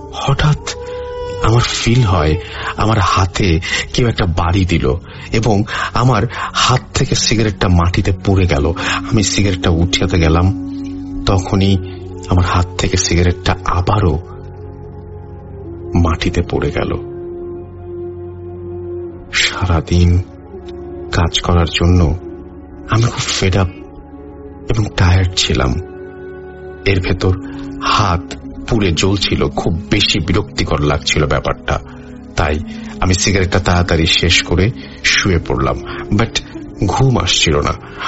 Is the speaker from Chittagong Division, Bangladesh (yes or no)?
no; Manikganj, Dhaka Division, Bangladesh; বলে রাখা ভালো, আমার গ্রামের বাড়ি মানিকগঞ্জ, এবং যে জায়গায় বিয়ের ইভেন্টটা হওয়ার কথা সেই জায়গাটা আমি চিনি।